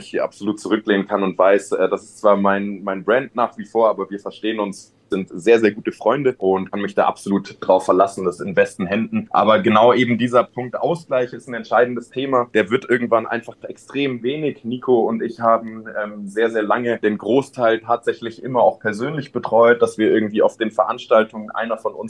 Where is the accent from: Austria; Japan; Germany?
Germany; born there; Ich bin in Deutschland geboren, habe aber einen nigerianischen Hintergrund